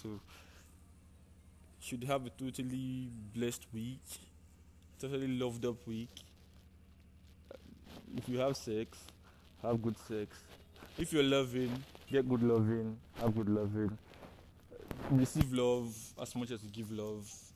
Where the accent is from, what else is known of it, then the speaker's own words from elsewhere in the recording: Lagos, Nigeria; Growing up in Lagos, I always listened to the radio